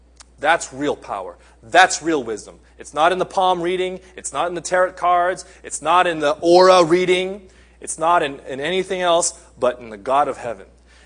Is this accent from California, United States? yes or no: yes; California, United States; now in Japan; I come from Southern California. It's one season throughout the whole year.